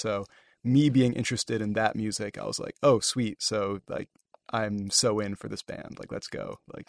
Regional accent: Ann Arbor, Michigan, United States; For me, I was a freshman coming into Western when this band was formed, and I was also from Ann Arbor, so I kind of known Eddie before.

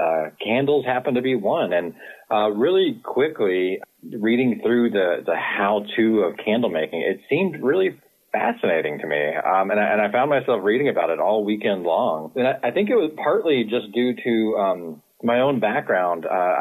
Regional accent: Texas, United States; now in Kalamazoo, United States; For the most part, Northeast Texas.

